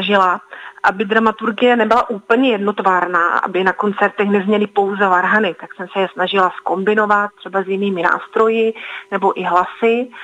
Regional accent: Rušovany, South Moravian Region, Czechia; Já sama pocházím z Jižní Moravy, konkrétně z Rušova nad Jevišovkou

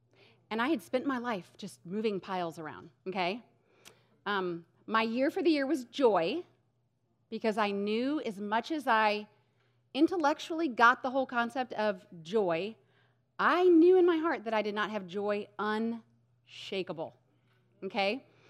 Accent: St. Louis, Missouri, United States; So I grew up in an emotionally, physically, and sexually abusive home. I grew up in St. Louis, had never set foot in a church, never heard the gospel, never heard the word God, nothing.

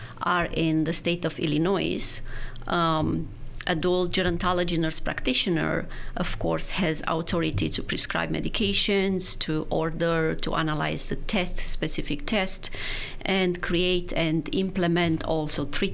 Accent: Romania; now in United States; Originally, I'm from Romania, and I did my undergraduate school in Bucharest.

